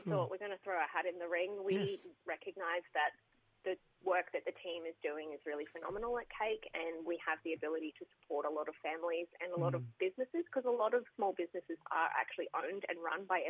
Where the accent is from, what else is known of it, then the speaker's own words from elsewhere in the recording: Brisbane, Queensland, Australia; I'm from Brisbane.